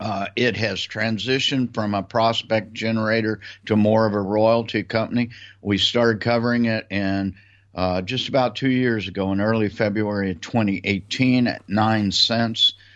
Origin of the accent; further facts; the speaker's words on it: Missouri, United States; You know, I grew up in Missouri as a Cardinal fan